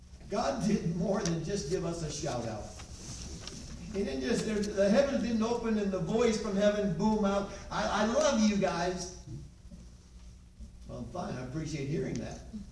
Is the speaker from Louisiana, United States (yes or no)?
no; Michigan, United States; When I was at Harding University years ago, I was from Michigan